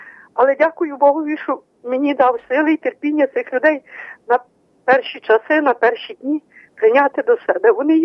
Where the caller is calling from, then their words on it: Slobidka, Khmelnytskyi Oblast, Ukraine; Я з Хмельницької області, Красилівський район, село Слобідка, Красилівська